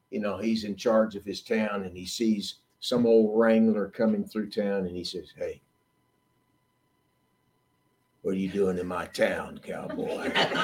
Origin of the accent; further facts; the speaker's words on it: Texas, United States; Now, Pastor mentioned that I'm from Texas. Lynn and I live in Texas again.